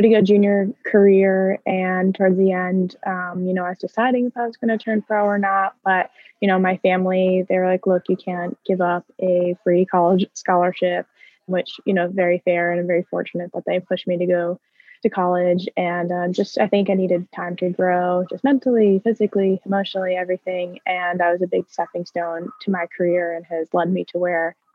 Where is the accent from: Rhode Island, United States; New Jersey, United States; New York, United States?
New York, United States; Westchester; No, I'm from Westchester. I don't know if you're familiar. I'm in New York, but I've been training here since this summer.